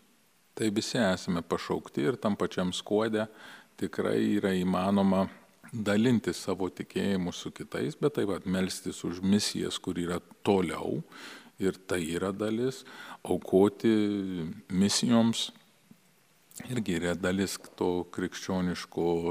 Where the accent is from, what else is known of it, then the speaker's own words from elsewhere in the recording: California, United States; kai aš augau Kalifornijoje, Kalifornija buvo misijų kraštas.